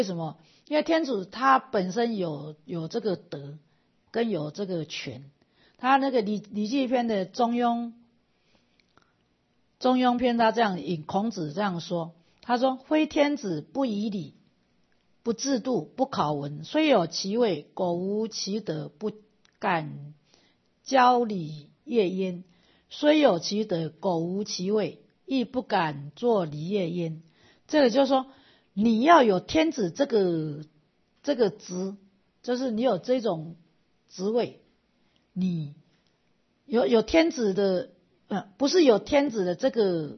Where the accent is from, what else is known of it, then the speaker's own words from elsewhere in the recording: Taiwan; 因为我们台湾里头每一个人都心性非常善良